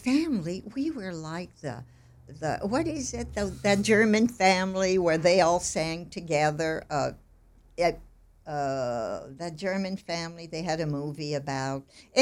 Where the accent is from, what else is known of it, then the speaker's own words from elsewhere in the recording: Quebec, Canada; I was born in Quebec, Canada, and it is cold over there, and I loved it.